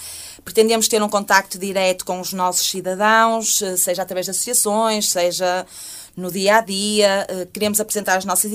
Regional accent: Arcozelo, Braga, Portugal; E eu sou daqui da cidade, sou natural de Arcozelo, embora esteja a residir em Vila Boa.

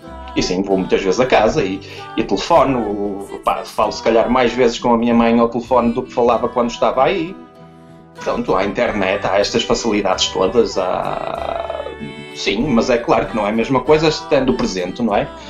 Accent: Chorente, Braga, Portugal; now in Ireland; a aldeia de onde eu venho, que é Chorento, do concelho de Barcelos, onde vamos na estrada e só vemos vacas e ovelhas no pasto.

